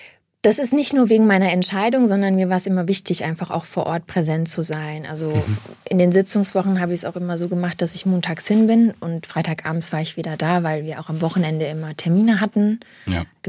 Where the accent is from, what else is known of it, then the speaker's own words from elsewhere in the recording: Mannheim, Baden-Württemberg, Germany; Ich bin auch eine Mannheimerin, ja. Mein Lebensmittelpunkt ist Mannheim. Ich bin ja aufgewachsen in der Neckarstadt West und dem Waldhof. Meine Eltern wohnen dort auch noch. Ich bin jetzt in den Mannheimer Süden gezogen.